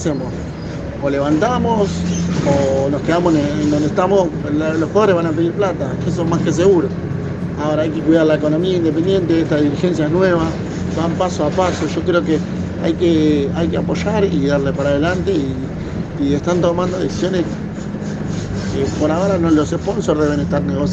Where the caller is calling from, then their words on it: Mármol, Buenos Aires, Argentina; de Mármol, los escucho todos los días acá laburando.